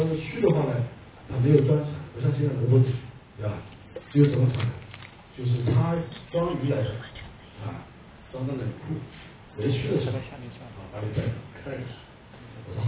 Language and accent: Chinese; Shanghai, China; 我作为上海人怎么知道吗